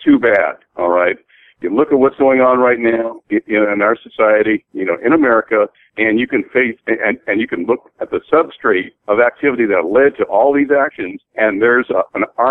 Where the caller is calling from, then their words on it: California, United States; And I'm speaking from California here.